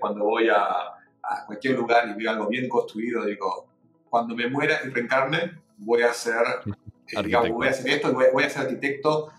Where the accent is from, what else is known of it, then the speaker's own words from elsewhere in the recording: Argentina; es como decimos los argentinos